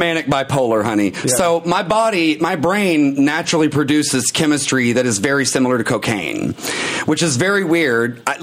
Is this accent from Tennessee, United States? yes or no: yes; Harriman, Tennessee, United States; I tell people I'm from Knoxville, but where I'm originally from is Harriman, Tennessee / Midtown / Kingston, which we generally all refer to as Roane County.